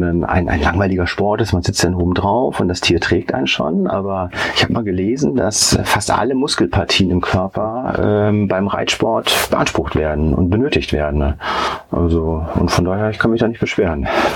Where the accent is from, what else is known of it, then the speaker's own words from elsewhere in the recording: Bremen, Germany; bei uns in Bremen, meiner Heimatstadt